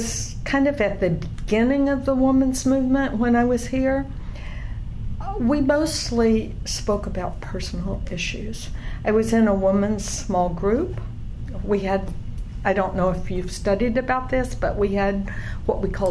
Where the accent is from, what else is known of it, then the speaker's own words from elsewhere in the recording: Wichita Falls, Texas, United States; I was offered a job. For a newspaper in Abilene, but I grew up in Wichita Falls, and right. after 18 years there, I was through